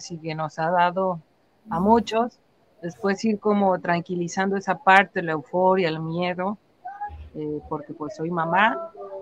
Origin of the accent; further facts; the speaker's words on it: Mexico; como todos los que somos mexicanos, tenemos parientes en el norte, le decimos acá, ¿no? En Estados Unidos.